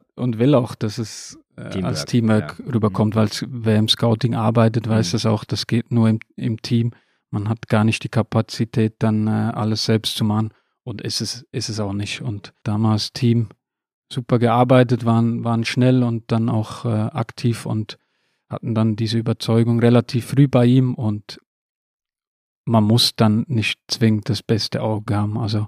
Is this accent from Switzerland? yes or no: yes; Switzerland